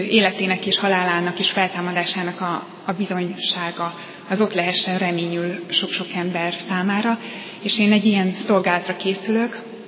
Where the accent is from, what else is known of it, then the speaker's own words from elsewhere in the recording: Hungary; Mert igaz, hogy európaiak vagyunk, de magyarok vagyunk ezen belül.